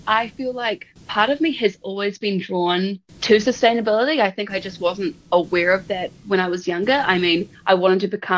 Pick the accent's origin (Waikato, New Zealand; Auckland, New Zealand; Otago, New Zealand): Otago, New Zealand; Dunedin; I am born and raised in Dunedin, so I have lived here in pretty much my whole entire life. I lived briefly in Brisbane for 2 months early in the year, but other than that, I have always been in Dunedin.